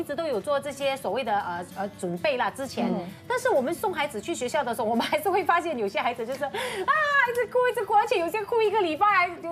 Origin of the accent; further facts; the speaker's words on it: Malaysia; 这个是我们就是马来西亚人可能就是一直放不下的。